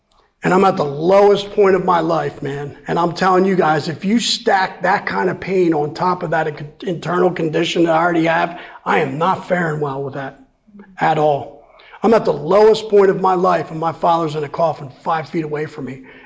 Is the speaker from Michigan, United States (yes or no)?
no; Wilmington, Delaware, United States; moved away; also born or lived in Greenville, South Carolina / Atlanta, Georgia; So I'm from Wilmington, Delaware, removed to Greenville, South Carolina, in Atlanta in her car, DUI.